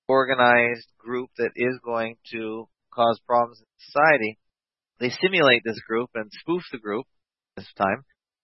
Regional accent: Michigan, United States; Michigan is sort of my home state, right beside Ontario in the U.S.

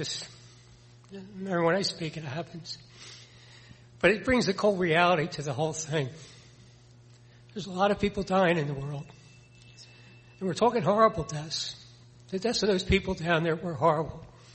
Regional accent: Orland, Pennsylvania, United States; Yeah. I'm from Orland, Pennsylvania.

